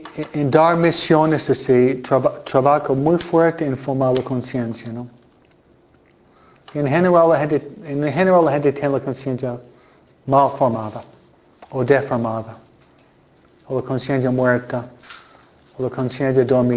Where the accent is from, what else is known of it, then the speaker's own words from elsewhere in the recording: New York, United States; also born or lived in New Jersey; Yo vivía en el estado de Nueva York. Yo fui criado en Nueva York, New Jersey, iba a la universidad en Filadelfia